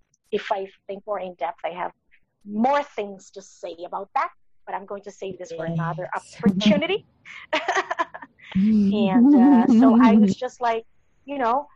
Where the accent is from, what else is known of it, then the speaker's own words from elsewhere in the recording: Brasília, Federal District, Brazil; English is a second language; also born or lived in Rio de Janeiro; the capital of Brazil, where we're from. I'm actually born in Rio de Janeiro, but I grew up in Brasília.